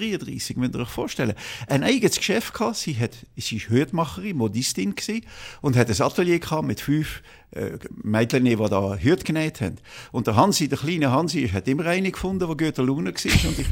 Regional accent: Valais, Switzerland; Und die anderen 50% sind Walliserblut. Und ich fühle mich natürlich fest als Walliser in den Bergen und bin sehr wohl.

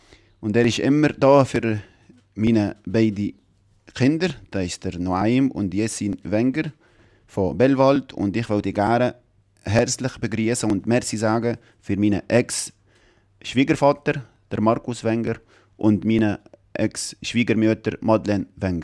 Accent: Tunisia; German is a second language; now in Switzerland; Aufgewachsen bin ich in Tunesien, jetzt fühle ich mich hier daheim.

